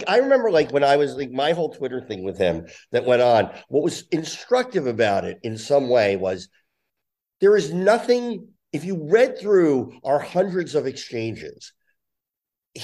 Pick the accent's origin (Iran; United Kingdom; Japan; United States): United States; New Jersey; I grew up in Jersey. We had contractors that we knew who helped in Atlantic City who never got paid and all this kind of stuff.